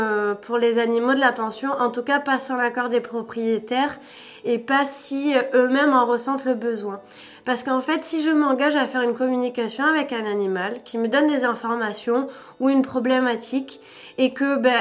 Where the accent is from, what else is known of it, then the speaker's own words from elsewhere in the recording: Bayonne, Nouvelle-Aquitaine, France; Tu vois, je suis née à Bayonne, donc j'ai été élevée avec le jambon de Bayonne, tu vois.